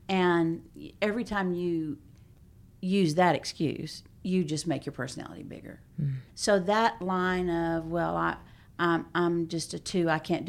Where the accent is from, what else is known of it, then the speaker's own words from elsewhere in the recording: Dallas, Texas, United States; So the United States is a three country, and I'm from Dallas, which is a three city.